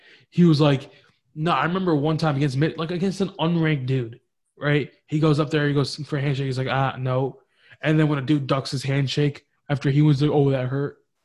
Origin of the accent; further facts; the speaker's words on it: New Jersey, United States; I'm from Jersey. I have to.